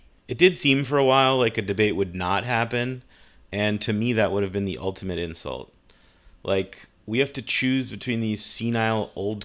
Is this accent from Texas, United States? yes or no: no; San Diego, California, United States; When you're like 12, 13, 14, growing up in San Diego, getting a hold of this thing was like the Holy Grail.